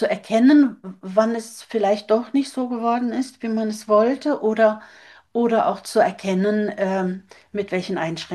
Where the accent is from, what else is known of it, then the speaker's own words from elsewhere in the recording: Southern Norway, Norway; Also gerade im Süden, wo ich herkomme, das ist so sozusagen die norwegische Côte d'Azur